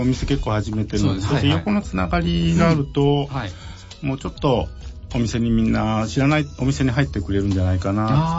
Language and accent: Japanese; Ehime, Japan; 出身は愛媛なんです。